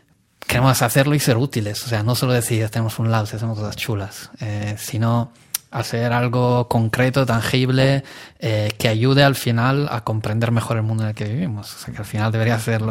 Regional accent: Italy; Spanish is a second language; moved away as an adult; now in Madrid, Spain; Me ayudó a venirme a España como buen italiano, me vine básicamente por amor a Madrid.

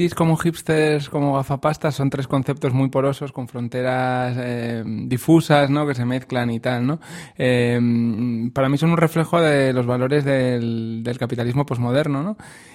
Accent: Community of Madrid, Spain; also born or lived in Soria; he vivido casi toda mi vida en la Comunidad de Madrid.

